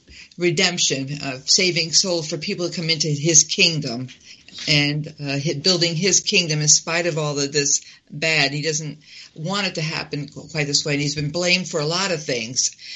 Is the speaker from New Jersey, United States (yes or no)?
no; Connecticut, United States; born there; He was born there, and he came here when he was about maybe 3. Hmm. And I was born here.